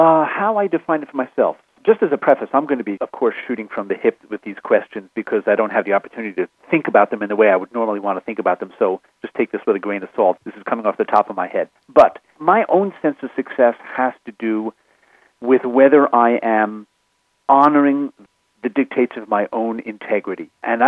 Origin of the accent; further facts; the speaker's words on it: New York, United States; born there; now in Taos, United States; And I was born in New York, and I've lived within honking distance of cities my whole life.